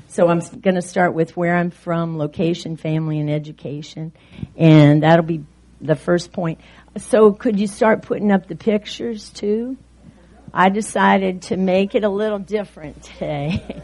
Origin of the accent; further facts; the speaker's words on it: Cookeville, Tennessee, United States; born there; But I was born in Cookeville, Tennessee.